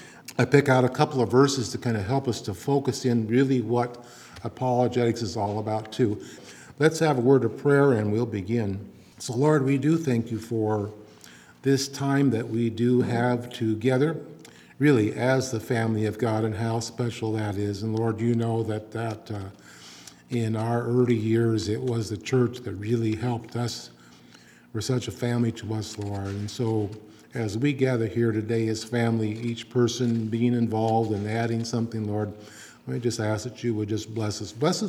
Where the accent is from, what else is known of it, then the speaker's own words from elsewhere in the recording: Bend, Oregon, United States; I remember as a kid growing up in Bend, to go up to the City of Roses